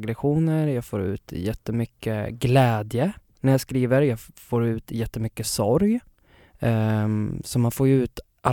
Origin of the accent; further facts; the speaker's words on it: Katrineholm, Södermanland, Sweden; moved away as an adult; now in Stockholm, Sweden; Jag är 25 år. Jag är uppvuxen i Katrineholm och flyttade till Stockholm för... Tre år sedan.